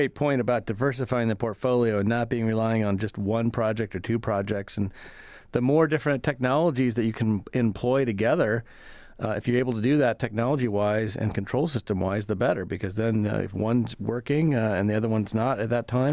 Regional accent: Iowa, United States; where I grew up in Iowa, when I was growing up, there was no wind turbines.

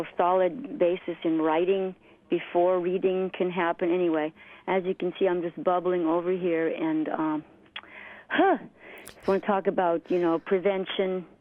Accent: Homer, Alaska, United States; I was born here in Homer and raised here, and my mother would have gone to jail because I was bored and didn't want to go to school

